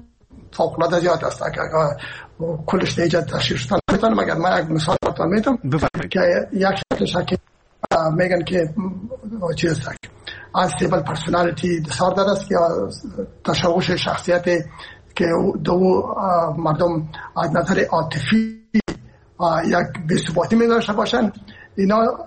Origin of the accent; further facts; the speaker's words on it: Herat, Afghanistan; من که اصلا از هرات هستم و پدر و مادر من هرات هستن